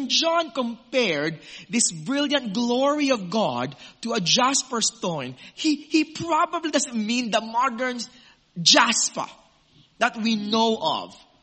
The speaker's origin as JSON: {"language": "English", "country": "Philippines", "lives_now": "Australia", "said": "because as a Filipino, I only see in pictures and videos."}